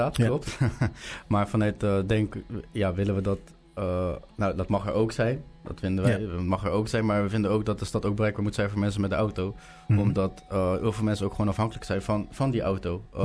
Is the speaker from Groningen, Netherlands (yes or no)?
no; Rotterdam, South Holland, Netherlands; also born or lived in Almere; Maar opgegroeid in Rotterdam, eigenlijk.